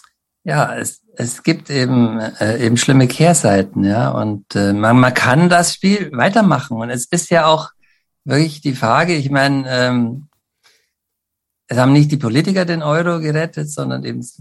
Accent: Pullach, Bavaria, Germany; Und dem Ort, wo ich stamme ja ursprünglich aus dem Landkreis München, ja, haben Sie am Anfang schon gesagt, da war ich auch mal Kreis- und Gemeinderat, aus Pullach komme ich. Sehr schöne Gemeinde im Isartal.

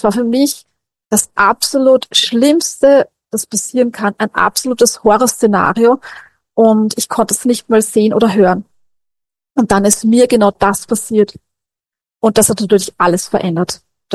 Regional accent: Austria; Also ich komme aus Österreich und ich bin sehr behütet aufgewachsen

